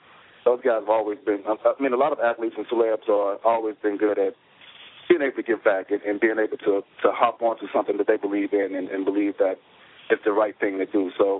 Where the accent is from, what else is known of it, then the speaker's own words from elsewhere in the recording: Alabama, United States; I've been in Alabama, my hometown.